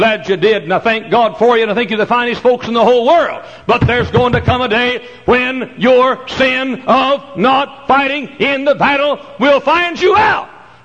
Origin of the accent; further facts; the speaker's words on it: Dallas, Texas, United States; I was preaching in my hometown area. I grew up in Dallas, and Garland, Texas is nearer to Dallas than Hammond is to Chicago.